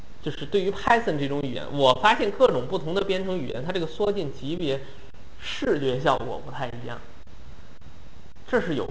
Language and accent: Chinese; China; 它是我们中国人一个叫